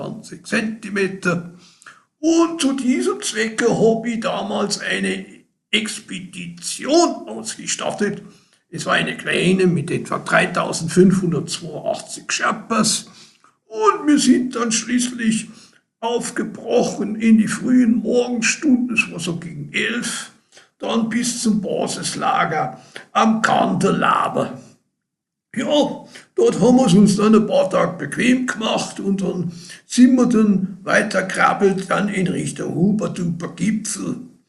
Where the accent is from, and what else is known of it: Austria